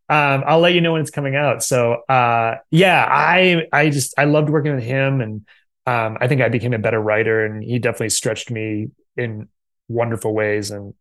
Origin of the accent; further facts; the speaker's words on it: Massachusetts, United States; I grew up in Massachusetts, so not too far.